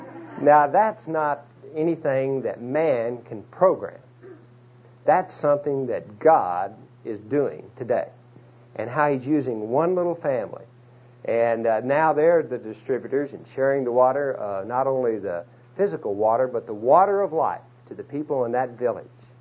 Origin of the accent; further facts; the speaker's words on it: Dallas, Texas, United States; I'm here tonight from Dallas, Texas